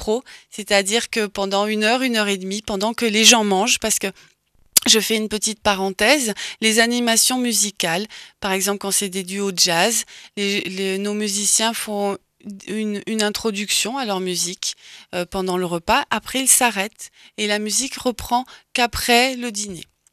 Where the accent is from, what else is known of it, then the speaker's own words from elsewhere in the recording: Paris, Île-de-France, France; born there; une grande partie de ma famille est parisienne. Je suis née à Paris. Donc, j'ai alterné depuis toute petite entre là-haut et le sud.